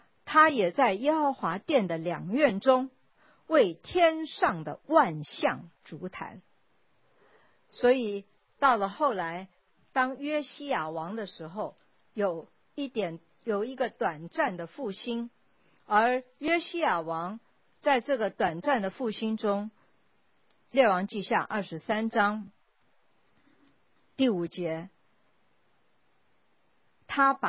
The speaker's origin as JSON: {"language": "Chinese", "country": "China", "said": "或者我们中国人，我不知道外国人有没有所谓的紫微斗数"}